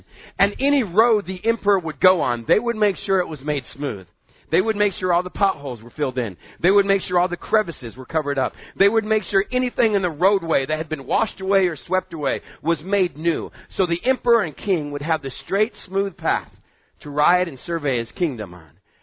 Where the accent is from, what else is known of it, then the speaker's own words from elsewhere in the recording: Texas, United States; I grew up in West Texas, grew up out in the desert of West Texas.